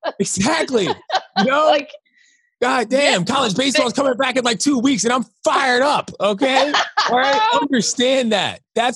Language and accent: English; District of Columbia, United States; I grew up in the District of Columbia. We did not have a major league team.